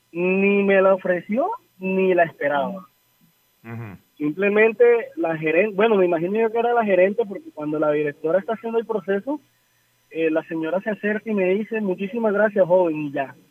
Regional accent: Colombia; vuelvo a trabajar y a descansar en la noche como cualquier colombiano

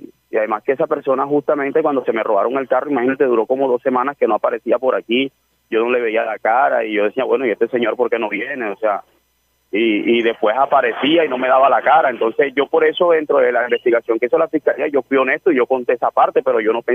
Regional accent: Barranquilla, Atlántico, Colombia; now in Valledupar, Colombia; yo soy de allá de Barranquilla, Jorge. Yo realmente vine acá a Valledupar aprovechando la oportunidad que me había brindado la Organización Radial Olímpica de venirme a trabajar acá

